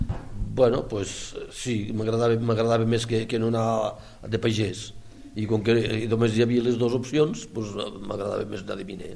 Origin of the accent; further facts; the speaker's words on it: Flix, Catalonia, Spain; jo sóc de Flix, no sóc d'aquí, i a Flix doncs, hi havia uns mestres